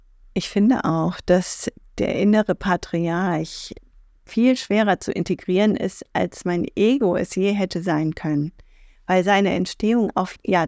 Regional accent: Iraq; now in Germany; meine irakische zweite Staatsbürgerschaft, die eigentlich meine erste gewesen war

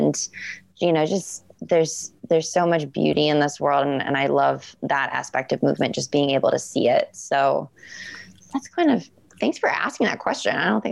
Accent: Florida, United States; We had a family cabin up in North Carolina. I grew up in Florida, and just going on hikes with our family when we did that.

